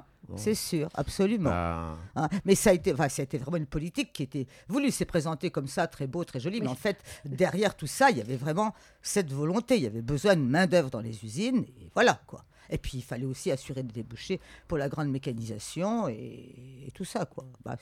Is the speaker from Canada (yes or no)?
no; the Alps, France; moi, je suis native des Alpes et j'ai connu ça.